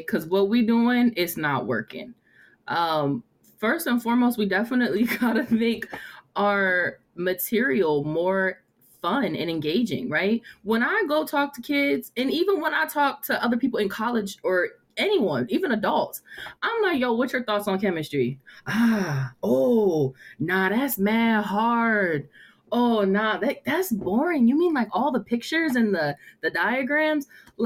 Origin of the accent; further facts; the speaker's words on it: York, Pennsylvania, United States; so I'm from York, Pennsylvania, and we have a science museum or science center that's in Harrisburg called the Whitaker Center.